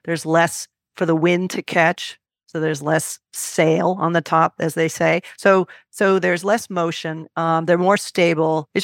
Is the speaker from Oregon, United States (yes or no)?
no; California, United States; I had a great big fluorescent coat only because I come from the Bay Area and I never have enough warm gear